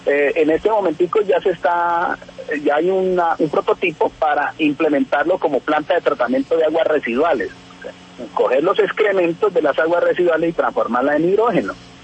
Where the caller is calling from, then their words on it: Manizales, Caldas, Colombia; Yo nos vinimos de Pasto hasta Manizales. Y a propósito, en este momentico estoy en Manizales.